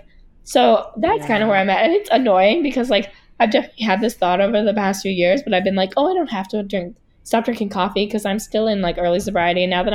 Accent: New York City, New York, United States; I grew up in New York City and I don't know.

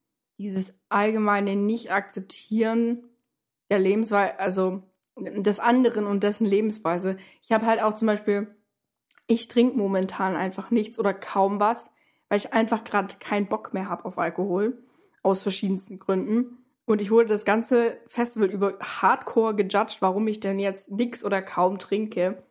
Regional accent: Germany; ich bin aber auch, also als Deutscher ist man da aber dann auch nochmal abgeschreckter, weil selbst in Deutschland essen wir nicht so viel Fleisch wie hier.

